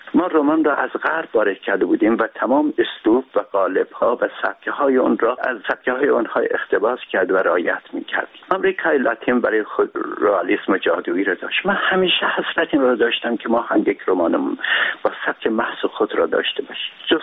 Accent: Urmia, West Azerbaijan, Iran; من در شهر خودم، یعنی ارومیه

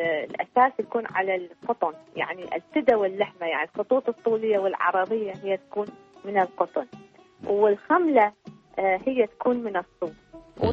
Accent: Iraq; عندنا في العراق المناخ الجاف الحار

